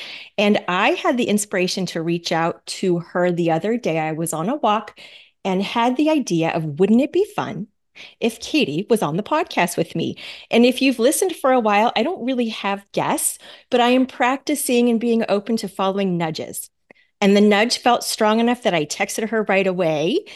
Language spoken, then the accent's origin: English; Fairbanks, Alaska, United States; We grew up in Fairbanks, Alaska together, and I would say really became friends in high school